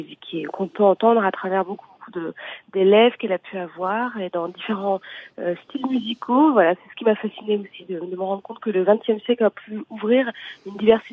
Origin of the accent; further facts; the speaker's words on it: France; je suis française, donc je n'ai pas rien connu, j'ai pas connu de guerre